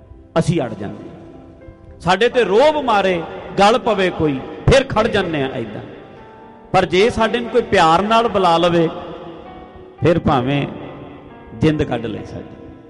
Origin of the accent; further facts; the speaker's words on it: Punjab, India; born there; moved away; ਹੁਣ ਜਿਹੜੀ ਸਟੇਟ ਵਿੱਚ ਅਸੀਂ ਪੈਦਾ ਹੋਏ ਹਾਂ, ਪੰਜਾਬ ਉਹ ਸਟੇਟ ਹੈ, ਚਾਹੇ ਤੁਸੀਂ ਉੱਥੋਂ ਛੱਡ ਕੇ ਇੱਥੇ ਵੀ ਆ ਜਾਓ, ਸਾਡੇ ਵਿੱਚ ਇਮੋਸ਼ਨ ਬਹੁਤ ਹੈ, ਪੰਜਾਬੀ ਇਮੋਸ਼ਨਲ ਲੋਕ ਹਨ